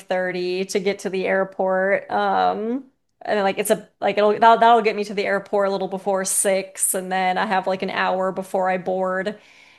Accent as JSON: {"language": "English", "region": "Midwest", "country": "United States", "tie": "born or raised there", "said": "whereas like growing up in the Midwest here, it's like a lack of culture."}